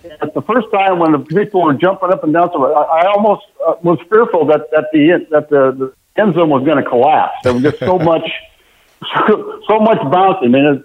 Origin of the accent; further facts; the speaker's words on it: Nebraska, United States; My Nebraska connection, I was born and raised in Nebraska.